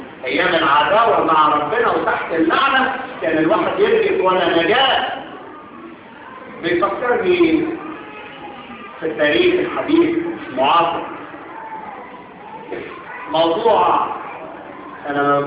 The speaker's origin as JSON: {"language": "Arabic", "country": "Egypt", "said": "وبهذه المعاهده ابتدينا كمصريين نشم نفسنا"}